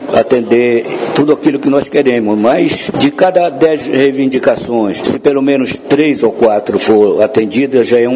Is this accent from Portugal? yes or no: no; Brazil; nós também somos brasileiros, que nós votamos, que nós fazemos parte do censo do IBGE.